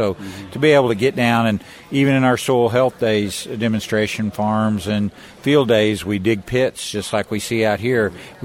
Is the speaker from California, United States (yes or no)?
no; Oklahoma, United States; I'm from Garvin County